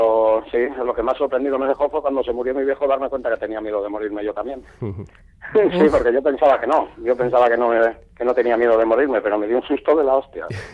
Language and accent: Spanish; Galicia, Spain; fíjate que soy gallego